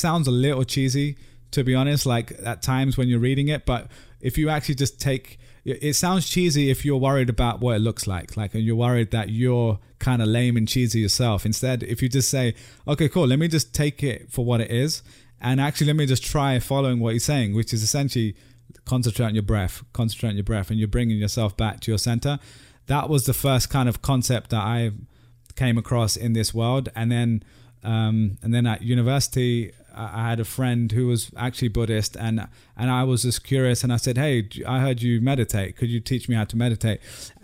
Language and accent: English; London, United Kingdom; this was me growing up in London